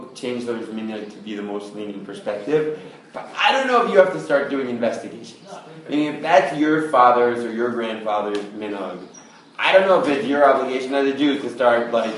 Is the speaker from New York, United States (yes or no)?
yes; Brooklyn, New York, United States; I've been more immersed in the I'm from Brooklyn, more yeshivish world